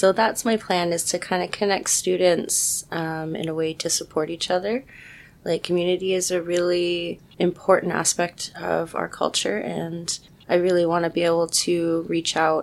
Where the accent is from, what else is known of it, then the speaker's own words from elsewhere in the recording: Potter Valley, California, United States; I am Pomo from Potter Valley, California.